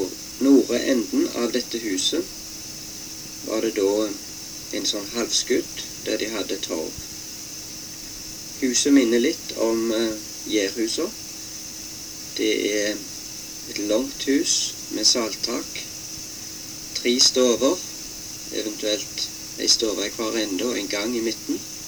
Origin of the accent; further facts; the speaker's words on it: Tysvær, Rogaland, Norway; born there; Jeg er født på Førland, Tysvær, 27.8.1938.